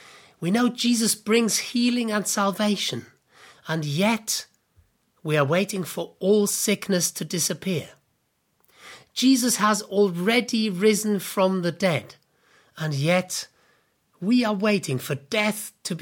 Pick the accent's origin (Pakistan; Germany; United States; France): Germany; Christmas Eve was the big day for us when I grew up in Germany.